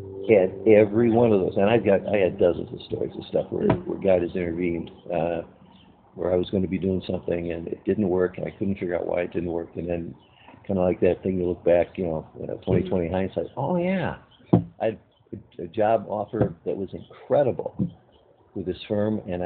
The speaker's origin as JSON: {"language": "English", "town": "Chicago", "region": "Illinois", "country": "United States", "said": "And I said, besides, I'm from Chicago, so New York is my enemy."}